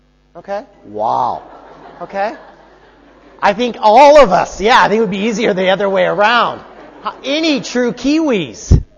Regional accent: United States; now in New Zealand; I am not a Kiwi, I'm from the United States. And every time I go back to the United States, I go through the immigration process

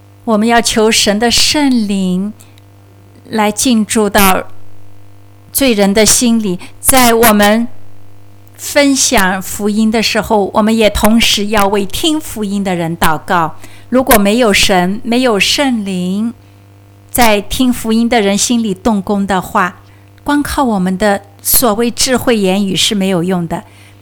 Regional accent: New Zealand; also born or lived in California, United States; 我的老家是来自加利福尼亚，我是在加利福尼亚出生的，我当然基本上是在纽西兰成长的哈，因为我这个五岁就来新西兰了，所以我基本上是更像 Kiwi。但是不管怎样，我的家是来自加利福尼亚。

